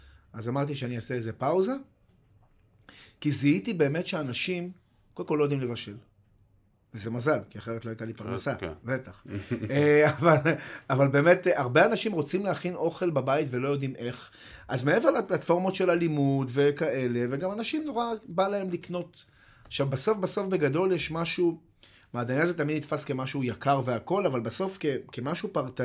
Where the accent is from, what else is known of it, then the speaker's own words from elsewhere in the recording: Bnei Brak, Tel Aviv District, Israel; אני נולדתי בפרדס כץ, שכונה בתוך בני ברק